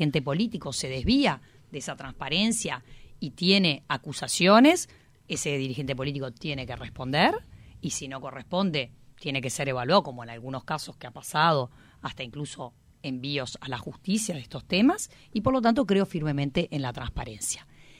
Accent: Uruguay; Yo como uruguayo tengo que saber

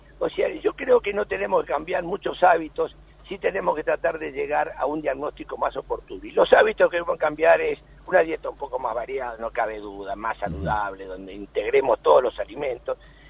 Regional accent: Uruguay; ni como uruguayo, me pongo la camiseta y me pongo la camiseta de Uruguay

